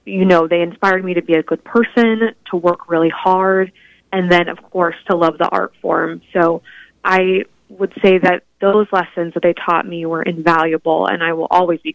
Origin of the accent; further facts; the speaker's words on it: Independence, Kansas, United States; moved away as an adult; I grew up in Independence, Kansas, right down there in that southeast corner. I lived there all of my young life, and then I moved to Emporia to pursue my undergraduate degree in theater.